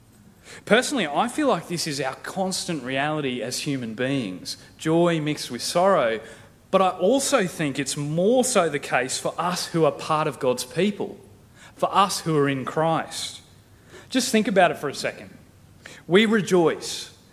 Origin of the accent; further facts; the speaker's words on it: Dirranbandi, Queensland, Australia; And for me, growing up in Dirranbandi was a real joy. But these days, whenever I go home, I'm always filled with this weird sort of feeling.